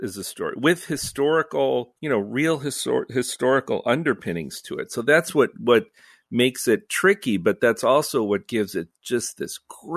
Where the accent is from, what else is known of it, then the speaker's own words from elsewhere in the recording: Cleveland, Ohio, United States; I'm from Cleveland, so I'm not up on addressing members of the peerage.